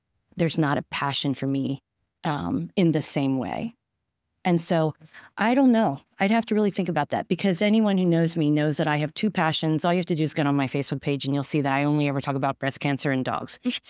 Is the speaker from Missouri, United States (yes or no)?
no; Dover, Pennsylvania, United States; also born or lived in York, United States; I'm from good old York. I was born in York and I was raised in Dover, which is, okay. Yeah, I was raised in Dover.